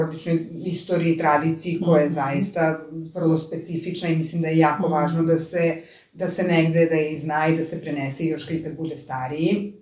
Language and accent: Serbian; Serbia; now in Spain; gdje sam se ja ovde kao Srpkinja, ja nikad nisam imala ni jedno minimalno negativno iskustvo od Španaca